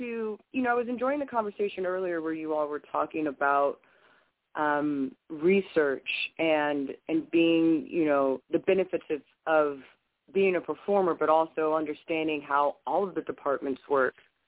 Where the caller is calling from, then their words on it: Miami, Florida, United States; I'm calling from Miami, Florida.